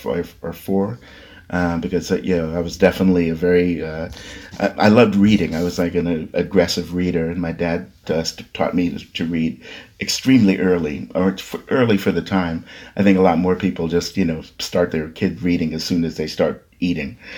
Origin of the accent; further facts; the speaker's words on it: Queens, New York, United States; also born or lived in Brooklyn; I was born in Brooklyn, but I grew up mostly in Queens, in Laurelton, which is kind of a small, the last part of Queens before you hit Long Island.